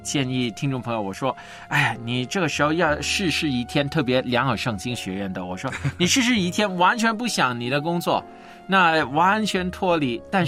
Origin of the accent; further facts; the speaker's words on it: China; 经常我们中国人都说嘛，劳心者就治人，劳力者就治于人，